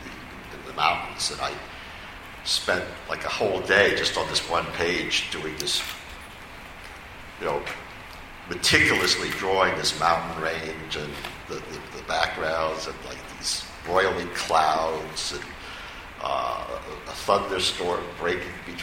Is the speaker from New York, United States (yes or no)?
yes; New York City, New York, United States; I grew up in New York City, And, you know, our only touchstone to, my only touchstone to my Japanese American culture was that there was a Japanese American Buddhist church